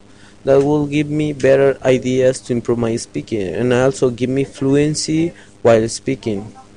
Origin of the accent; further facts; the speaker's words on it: Guatemala; English is a second language; I'm from Guatemala, and I like to learn how to speak by talking in informal conversations